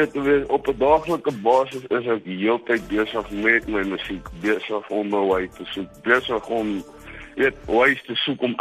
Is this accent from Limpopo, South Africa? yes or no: yes; Burgersfort, Limpopo, South Africa; also born or lived in Wethal; Ek is van Burgersfort. Ek was gebore in Wethal, maar het meeste van my kinders daar in Burgersfort gebly.